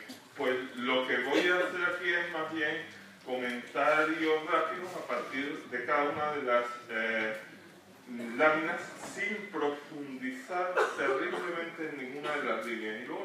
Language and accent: Spanish; Madrid, Community of Madrid, Spain; born there; also born or lived in Venezuela; Yo he pasado mucho tiempo en Venezuela, aunque nací aquí en Madrid. Entonces, un resultado de eso es que cuando yo digo a ustedes, estoy queriendo decir vosotros.